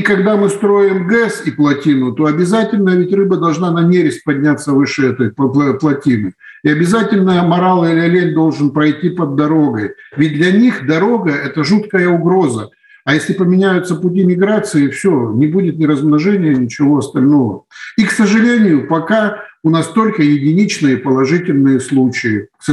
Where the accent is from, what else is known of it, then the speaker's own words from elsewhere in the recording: Krasnoyarsk, Krasnoyarsk Krai, Russia; Я из Сибири, из города Красноярска.